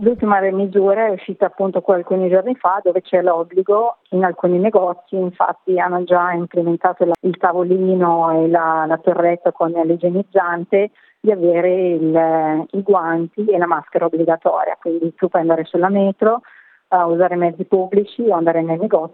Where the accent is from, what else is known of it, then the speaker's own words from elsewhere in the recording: Bergamo, Lombardy, Italy; now in Moscow, Russia; Io provengo da Bergamo, quindi io seguivo molto la situazione bergamasca